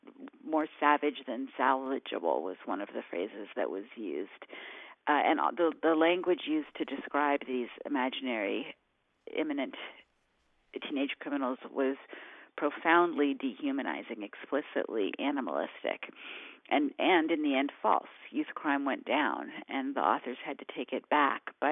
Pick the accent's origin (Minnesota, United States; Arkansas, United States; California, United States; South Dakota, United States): California, United States; also born or lived in New York; Well, I was born in New York, raised in California, and did my growing up probably starting in my early 20s